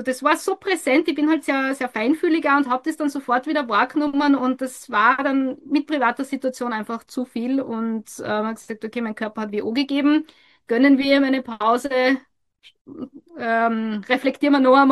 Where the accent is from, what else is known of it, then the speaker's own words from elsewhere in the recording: Austria; now in Spain; die hätte ich gern bei uns in Österreich.